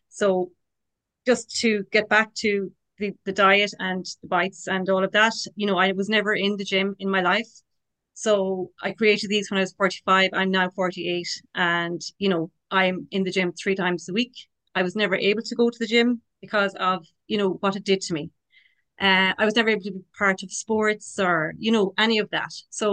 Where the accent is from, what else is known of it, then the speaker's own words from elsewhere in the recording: Kilmaine, County Mayo, Ireland; now in Ballinrobe, Ireland; I live here, based here in Ballinrobe. I'm from Kilmaine, a village outside Ballinrobe.